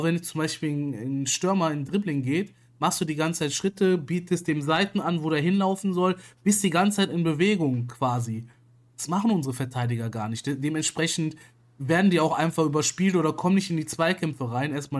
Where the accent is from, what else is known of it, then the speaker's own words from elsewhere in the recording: Aachen, North Rhine-Westphalia, Germany; wir kommen ja alle aus Aachen hier.